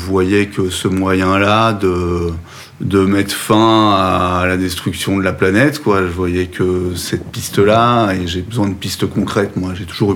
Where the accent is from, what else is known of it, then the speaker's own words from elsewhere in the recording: Belgium; Je suis originaire de Belgique.